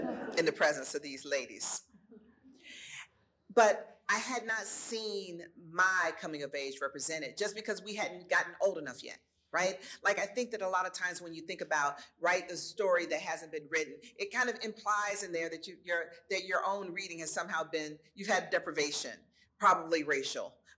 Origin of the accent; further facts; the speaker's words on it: Atlanta, Georgia, United States; I grew up in Southwest Atlanta. When I say I went to segregated schools, it makes it sound tragic